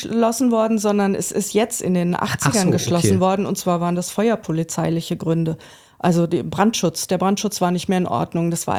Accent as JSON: {"language": "German", "region": "North Sea coast", "country": "Germany", "moved": "yes", "lives_now": "Frankfurt, Germany", "said": "ich bin ja keine Frankfurterin, ich komme ja von der Nordsee und als ich nach Frankfurt kam 1987"}